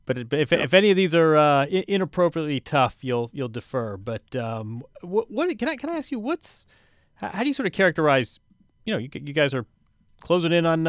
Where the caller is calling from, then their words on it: New York, United States; In New York. Headed out tomorrow.